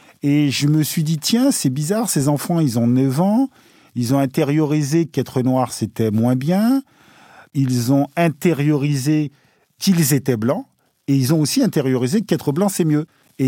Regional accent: Guadeloupe, France; je suis né en Guadeloupe.

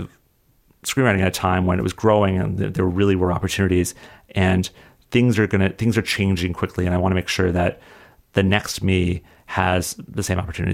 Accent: Colorado, United States; I always remember that growing up in Colorado, I had no sense of what a screenwriter was

